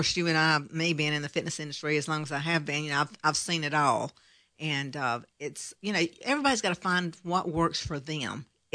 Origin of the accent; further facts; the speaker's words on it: the South, United States; I'm from the South. I know we don't eat that stuffing that you put in that bird.